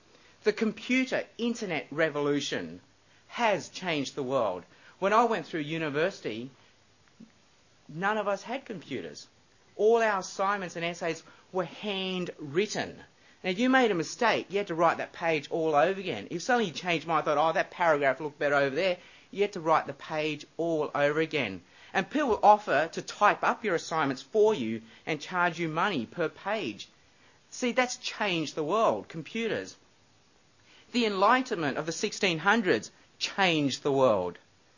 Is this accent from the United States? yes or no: no; Australia; And I'm from Australia, so I just didn't know.